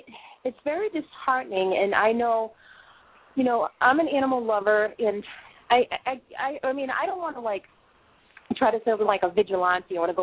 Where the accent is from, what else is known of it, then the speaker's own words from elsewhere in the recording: Boston, Massachusetts, United States; Well, not for nothing, I come from Boston. I'm not saying I'm all tough and stuff like that. I've come from the inner cities